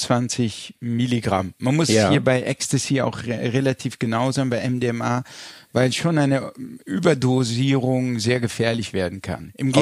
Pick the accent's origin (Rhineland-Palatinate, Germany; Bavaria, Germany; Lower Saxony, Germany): Rhineland-Palatinate, Germany; Landau in der Pfalz; born there; Wir kommen aus der Pfalz. Ich bin in Landau in der Pfalz geboren. Das waren alles Weinbauern.